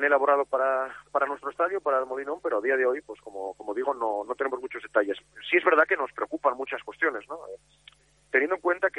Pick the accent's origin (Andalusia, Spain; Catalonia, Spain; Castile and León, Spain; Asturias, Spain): Asturias, Spain; Gijón; born or raised there